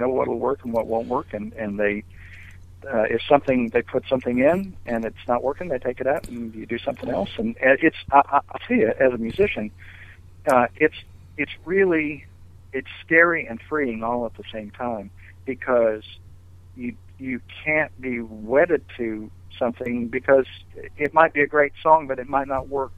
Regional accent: Missouri, United States; you know, I'm from Missouri originally, and they asked me to go play that Missouri show, and so I've got a bunch of relatives coming up from the Ozarks, which is very cool.

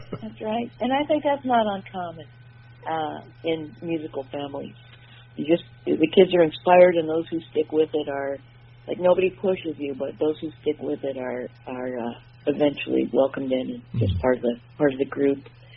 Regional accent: Michigan, United States; I grew up in Michigan and started playing music with my family.

